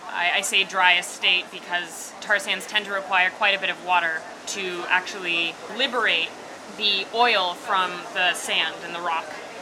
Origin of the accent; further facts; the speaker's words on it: Salt Lake City, Utah, United States; I grew up both in Salt Lake City and on the banks of the Green and Colorado River in the summertime.